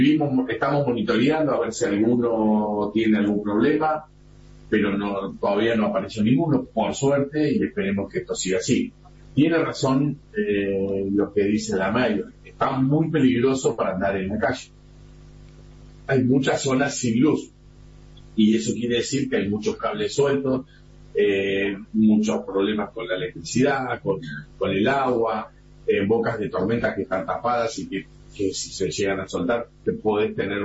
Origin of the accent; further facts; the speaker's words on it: Buenos Aires, Argentina; De Buenos Aires